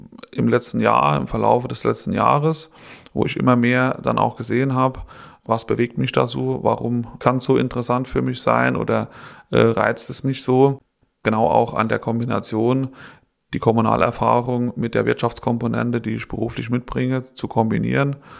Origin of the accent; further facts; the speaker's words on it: Etschberg, Rhineland-Palatinate, Germany; Ich bin hier verwurzelt, bin geboren hier in der Region. Mein Vater ist Netschberger, meine Mutter ist aus Harschbach. Bin hier auch verwurzelt.